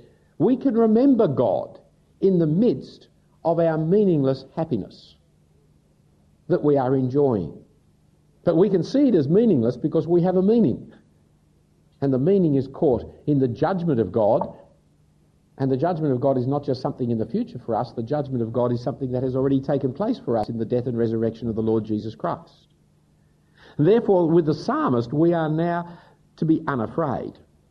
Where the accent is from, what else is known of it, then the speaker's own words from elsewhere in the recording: Australia; Just because I'm an Australian male.